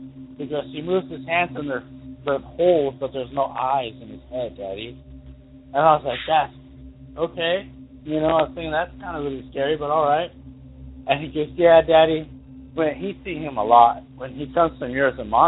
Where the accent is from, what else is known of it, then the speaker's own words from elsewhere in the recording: Douglas, Wyoming, United States; but I'm from Douglas, Wyoming, originally.